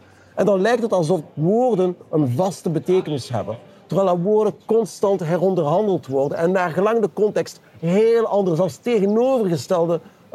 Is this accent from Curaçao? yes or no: no; Belgium; Ik ben bijvoorbeeld een Belg met mijn accent